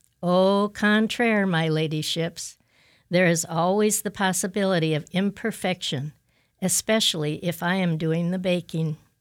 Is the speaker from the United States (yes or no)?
yes; Washington Island, Wisconsin, United States; One of the highlights of my hometown, Washington Island, Wisconsin, is the Trinity Lutheran Church Ladies' Harvest Dinner.